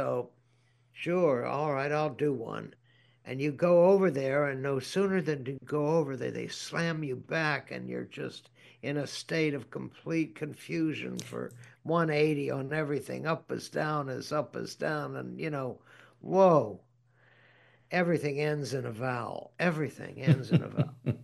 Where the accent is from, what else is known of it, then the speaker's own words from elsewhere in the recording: United States; I knew I went over there because I am, because I'm an American